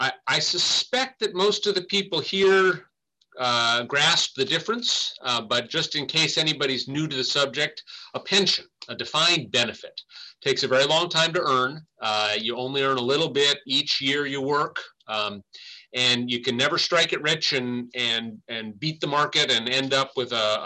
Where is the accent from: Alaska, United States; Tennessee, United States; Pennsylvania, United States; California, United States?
Alaska, United States; Anchorage; now in Juneau, United States; I was born and raised in Anchorage. Lived there. Still got family in Anchorage. Went to school outside, and then I finally got it right and moved to the capital city.